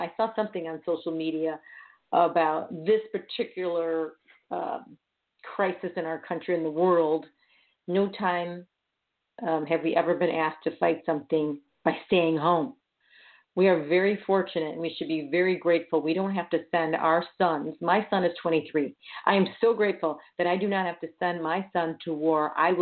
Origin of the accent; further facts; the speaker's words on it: Chicago, Illinois, United States; But you know, people love the Chicago Lakefront. I'm born and raised in Chicago.